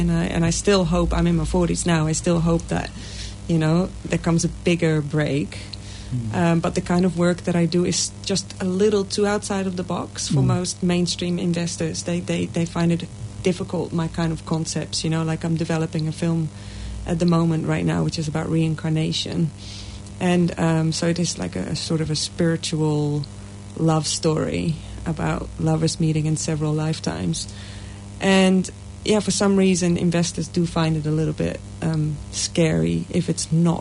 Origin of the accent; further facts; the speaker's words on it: Amsterdam, North Holland, Netherlands; I'm from Amsterdam. Originally. I grew up suburban, nice, outside of Amsterdam.